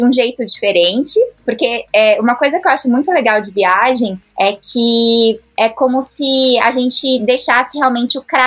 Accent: Santo André, São Paulo, Brazil; eu sou de Santo André, São Paulo, então saí de Santo André, de São Paulo também

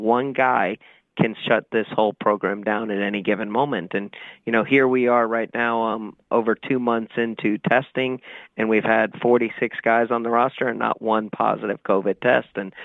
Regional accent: the South, United States; I'm from the South, and so I have a Southern mentality when it comes to playing the game of baseball

